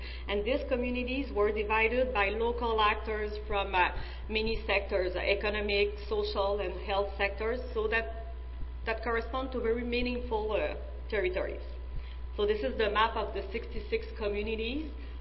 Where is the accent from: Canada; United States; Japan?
Canada; Quebec; English is a second language; First of all, I'm sorry for my bad English. I'm from the French part of Canada, so that's the reason why I speak that way.